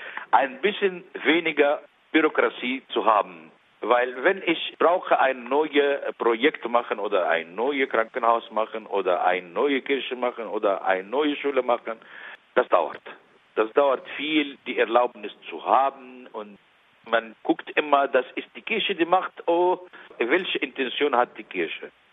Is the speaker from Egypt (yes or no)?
yes; Egypt; German is a second language; Wir sind echte Ägypter und wir waren immer Christen.